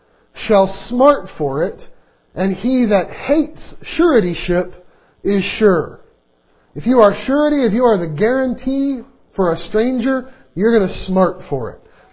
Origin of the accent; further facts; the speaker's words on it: the South, United States; When I grew up in the South, it got used that way a lot.